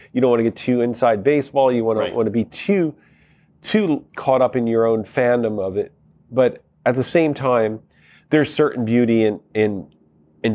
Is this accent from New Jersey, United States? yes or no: yes; New Jersey, United States; from the perspective of a guy growing up in New Jersey